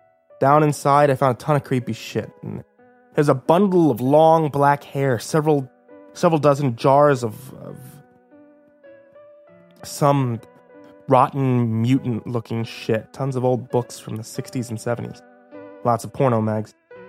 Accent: California, United States; Shut up, I'm from California, where God pays attention.

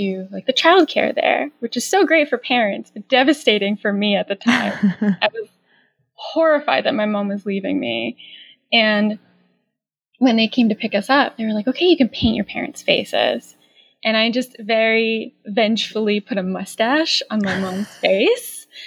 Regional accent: New York, United States; also born or lived in Long Island / Rochester; So I am from New York. I still live in New York. I've sort of straddled between living in Long Island in New York City and also at the complete opposite end of the state in Rochester, New York.

